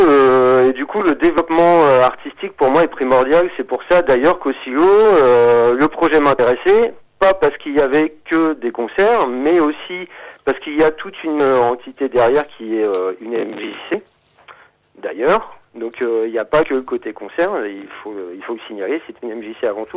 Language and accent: French; Bolbec, Normandy, France; now in Verneuil-sur-Avre, France; Je suis originaire de Bolbec, une petite bourgade de 12 000 habitants à proximité du Havre. Donc voilà, Havrais d'adoption, hein.